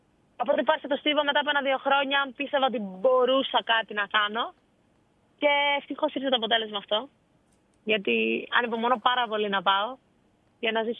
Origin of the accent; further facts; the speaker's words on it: Greece; Και ήταν πολύ ωραίο να ξέρω ότι τρέχω για το σχολείο μου, για την πόλη μου, για την Ελλάδα κυρίως.